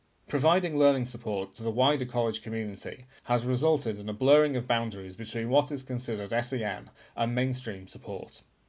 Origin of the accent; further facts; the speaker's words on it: Brazil; My education career began in my home country, Brazil, where I spent many years working in senior management roles in mainstream educational settings